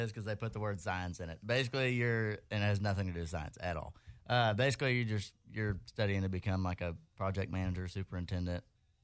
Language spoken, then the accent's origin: English; Dallas, Texas, United States; now in College Station, United States; Yeah, live in College Station now, so... I never know which one to say because a lot of people, some of my stuff says College Station, some says Dallas.